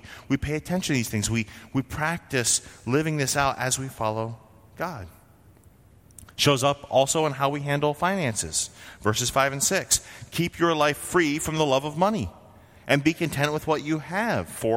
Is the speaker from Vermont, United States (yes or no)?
yes; Vermont, United States; Now, I grew up in Vermont, just south of Quebec. French is the primary secondary language that you learn in high school where I grew up.